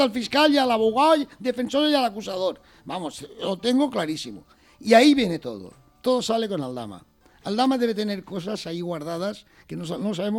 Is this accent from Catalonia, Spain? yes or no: no; Chirivella, Valencian Community, Spain; Cuando llega Chiribella, que es mi pueblo